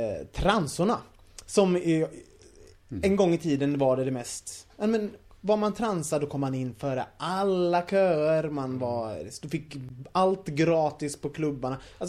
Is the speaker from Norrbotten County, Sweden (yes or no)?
no; Gothenburg, Västra Götaland County, Sweden; Jag är från Göteborg.